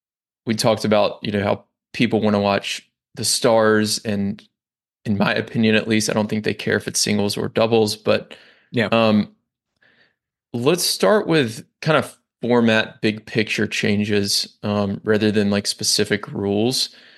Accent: Memphis, Tennessee, United States; so I grew up in Memphis and we had a, I think it was a 500 event.

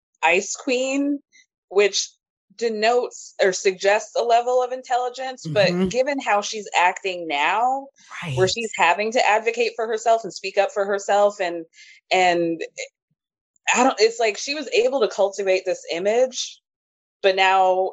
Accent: Georgia, United States; because I'm from Georgia. So I know that that's, like, an elite place

